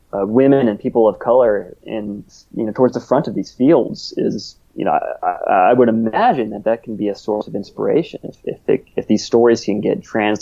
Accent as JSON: {"language": "English", "region": "Southeast", "country": "United States", "tie": "born or raised there", "said": "There were a lot of instances of violence when I was growing up in the Southeast."}